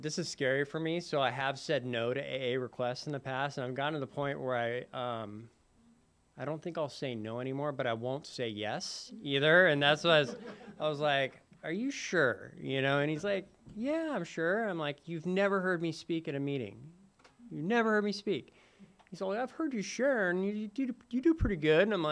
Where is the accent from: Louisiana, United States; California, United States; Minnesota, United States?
California, United States; And so I love this part of town, and growing up in Ocean Beach was great.